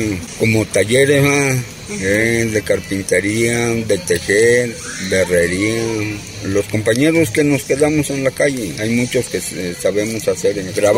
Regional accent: Tlaxcalantongo, Puebla, Mexico; vengo de Tlaxcalantongo, estado de Puebla, y mi edad entré a los 57 años.

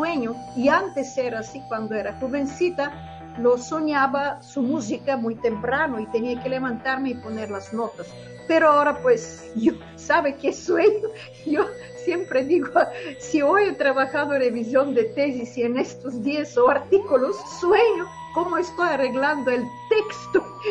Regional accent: Bulgaria; Spanish is a second language; moved away as an adult; nuestro radio en Bulgaria. Pero cuando tuve que decidir a dónde ir, y como tenía una diploma, se llamaba en mi país roja

